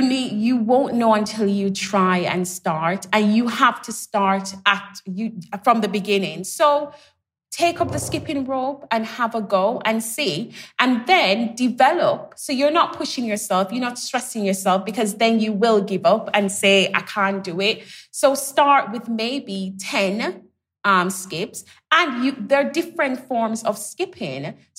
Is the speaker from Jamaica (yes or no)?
yes; Jamaica; So, you know, I grew up in Jamaica, so we had the green spaces, and we spent a lot of time outside because that was the place to be.